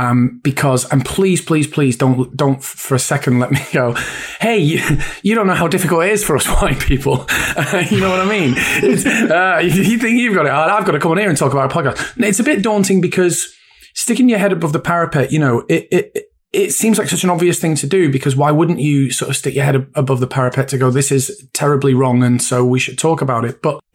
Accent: Bury, North West England, United Kingdom; So I grew up in Bolton, which is, I grew up in Bury, went to school in Bolton.

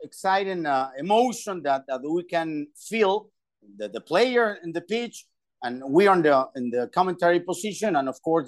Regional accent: Peru; English is a second language; I'm starting 13, 14 years old in my home country, Peru.

